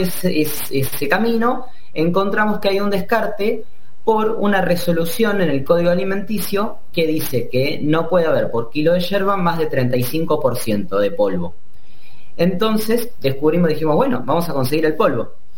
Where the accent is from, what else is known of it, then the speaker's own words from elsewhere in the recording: Mar del Plata, Buenos Aires Province, Argentina; Nosotros dijimos, bueno, somos de Mar del Plata, ¿viste?